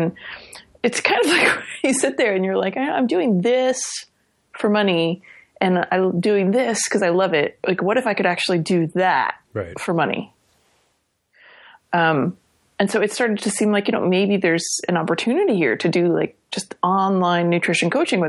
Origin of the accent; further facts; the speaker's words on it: New Jersey, United States; now in Canada; I grew up in New Jersey. I'm actually from the States, even though I am now a proud Canadian.